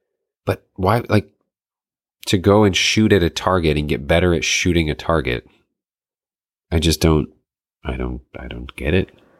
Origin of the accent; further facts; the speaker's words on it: Michigan, United States; I grew up in the North Woods of Michigan. So people, it was hunting, like that's what you did.